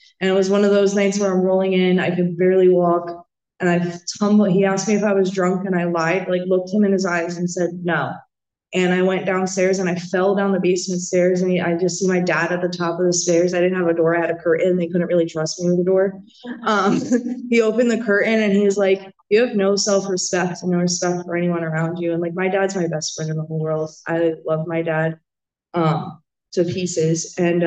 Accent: New Jersey, United States; I'm from Jersey. I grew up in Jersey, one of five kids.

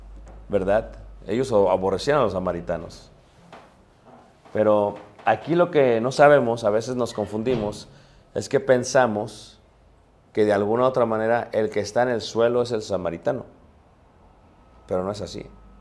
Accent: Mexico; Y como buenos mexicanos, queremos comprar el más barato, el más económico.

